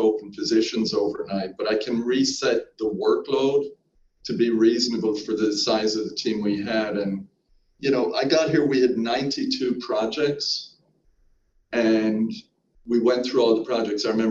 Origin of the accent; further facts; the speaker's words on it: Ireland; I grew up in Ireland.